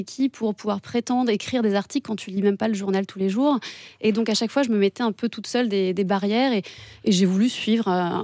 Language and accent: French; Massy, Île-de-France, France; Moi, j'ai grandi à Massy et j'ai passé jusqu'à mes 18 ans dans cette ville.